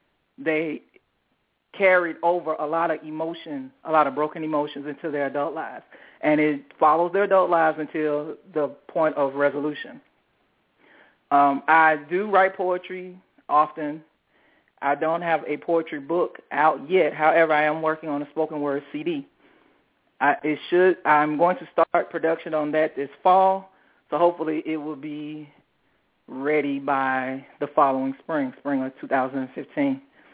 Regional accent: Memphis, Tennessee, United States; Okay, well, I'm originally from Memphis. Been living in Georgia since about 2000.

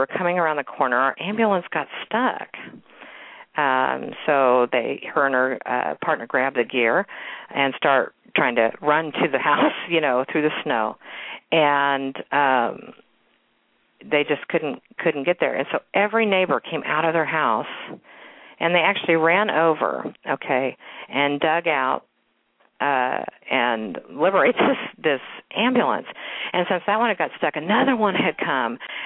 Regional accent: Kansas City, Missouri, United States; this week's inspiring story comes from actually my hometown and actually my old neighborhood. I live out in the suburbs now, but this is actually in Waldo in Kansas City.

